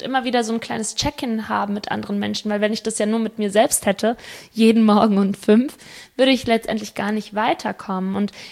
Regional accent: Spain; Aber gut, ich bin Spanierin.

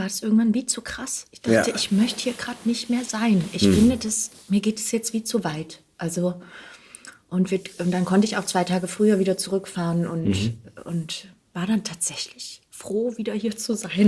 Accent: Heidenheim, Baden-Württemberg, Germany; Genau, ich bin in Heidenheim groß geworden, auf der Schwäbischen Alb. Mhm. Das liegt zwischen Ulm und Stuttgart, eine Kleinstadt.

